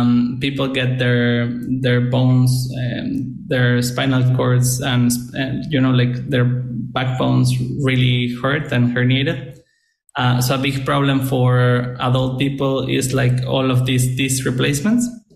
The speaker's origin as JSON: {"language": "English", "country": "Mexico", "second_language": "English", "said": "I come from Mexico. So we got the dot-com bubble like 10 years later."}